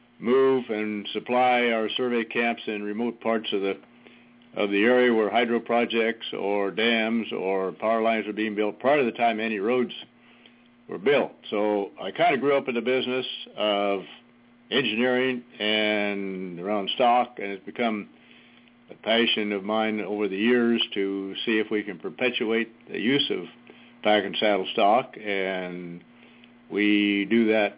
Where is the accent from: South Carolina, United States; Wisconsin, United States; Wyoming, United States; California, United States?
California, United States; Redding; I grew up in Northern California, here in Redding.